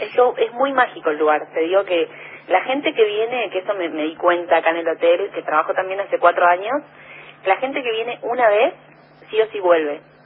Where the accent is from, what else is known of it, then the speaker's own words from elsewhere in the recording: Corrientes, Argentina; also born or lived in Buenos Aires; now in Puerto Pirámides, Argentina; Soy de Corrientes.